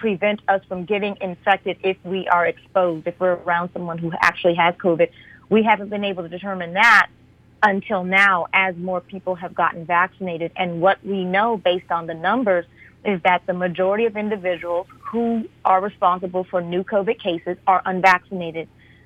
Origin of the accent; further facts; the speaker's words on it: California, United States; also born or lived in Louisiana; I grew up in Southern California and from Louisiana, but out here on the East Coast, things get cold.